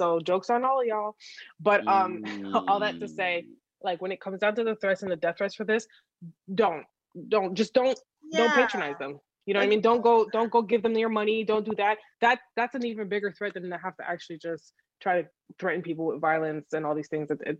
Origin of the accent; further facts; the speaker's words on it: Canada; I'm Canadian, so yeah, I don't have a president.